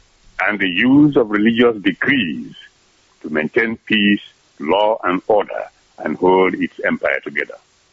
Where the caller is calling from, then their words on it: New Jersey, United States; I'm speaking from New Jersey.